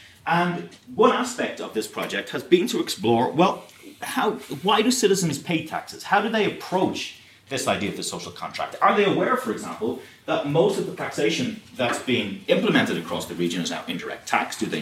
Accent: Ireland; now in Oxford, United Kingdom; So some of you may have guessed by my accent that I'm not actually British. Maybe you haven't, but I'm not British. I'm Irish. But I live in the UK. When I moved to the UK, when I first moved to Oxford

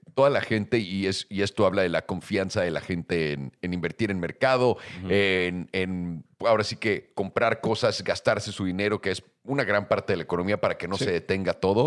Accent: Mexico; Cuando yo crecí en México, la carretera Acapulco era la libre.

